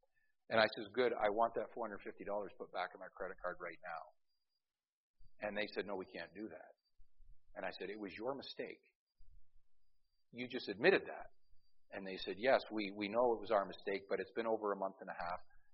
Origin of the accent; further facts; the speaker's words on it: Scotland, United Kingdom; now in Canada; I'm Baptist and I'm Scottish and I could swallow my pride.